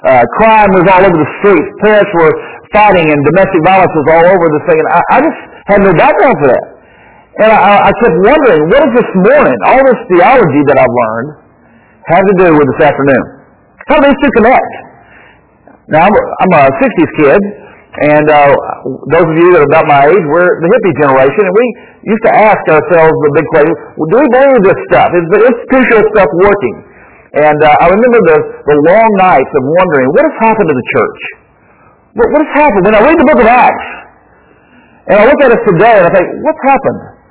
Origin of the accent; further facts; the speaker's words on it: Conroe, Texas, United States; I grew up in First Baptist Church of Conroe, Texas. It was a dumpy little town back then before the lake was built and Houston became extended down to Conroe.